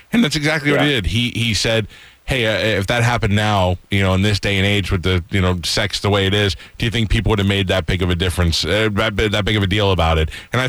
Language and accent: English; New York, United States; I grew up in New York. I know nothing about surfing or the ocean